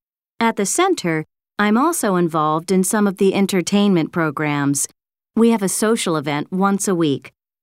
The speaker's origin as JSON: {"language": "English", "town": "Dusseldorf", "region": "North Rhine-Westphalia", "country": "Germany", "said": "I'm from Dusseldorf, Germany."}